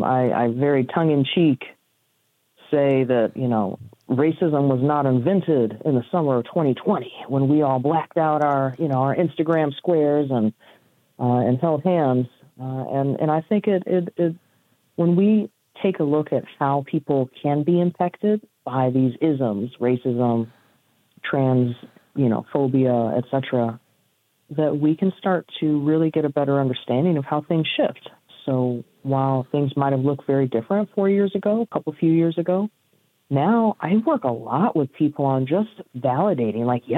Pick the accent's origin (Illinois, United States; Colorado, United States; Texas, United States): Illinois, United States; Where I grew up outside of Chicago, there was not but a few ways to get up out of the neighborhood.